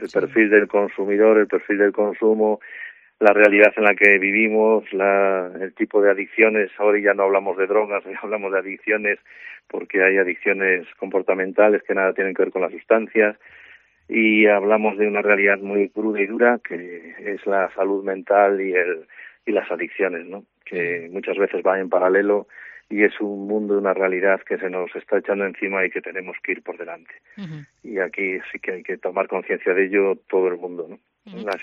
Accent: Galicia, Spain; el tema de las adicciones siempre está muy presente en Galicia y en mi pueblo

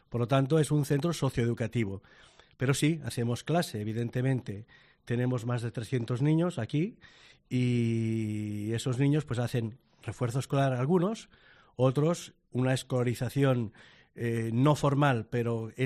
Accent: Favara, Valencian Community, Spain; accent: Catalan of Favara; yo con mi familia y con los amigos pues hablo en el catalán de Favara. Mi pueblo se llama Favara, el Favarol, le llamamos Favarol y ya está.

